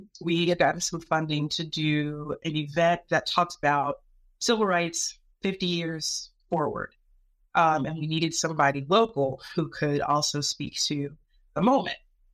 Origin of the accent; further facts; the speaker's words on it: the South, United States; as a woman, as a Black woman, as a Southerner, as a scholar, as a poet.